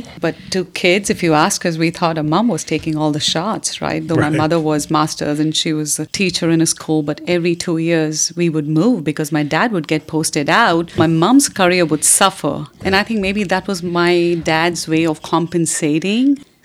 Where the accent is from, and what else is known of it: India; born or raised there